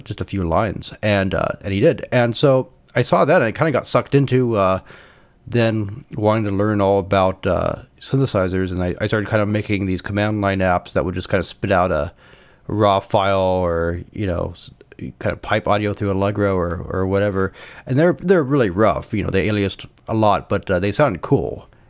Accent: California, United States; now in San Francisco, United States; I'm from SoCal, and I live now in San Francisco.

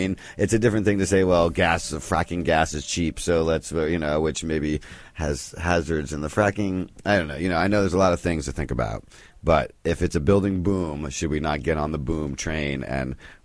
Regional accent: New Jersey, United States; I went to my hometown, New Jersey, where nothing has changed.

